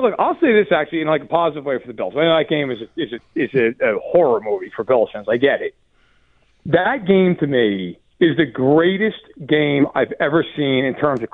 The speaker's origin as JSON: {"language": "English", "region": "New York", "country": "United States", "tie": "born or raised there", "said": "I live out in Chicago, outside of Chicago, and but I'm from New York. I grew up in the Catskill Mountains, which is where I am right now."}